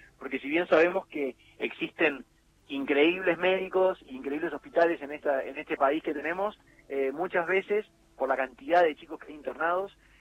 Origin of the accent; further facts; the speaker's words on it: Vicente López, Buenos Aires Province, Argentina; Como nosotros somos de Vicente López, somos de zona norte